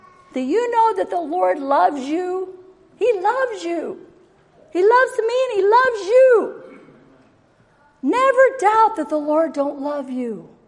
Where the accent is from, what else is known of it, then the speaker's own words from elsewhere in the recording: Virginia, United States; born there; I was born in Virginia. And I was raised with a wonderful family.